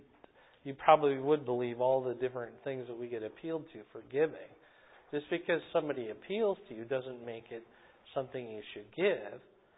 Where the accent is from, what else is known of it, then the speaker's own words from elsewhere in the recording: Iowa, United States; But I'm from Iowa.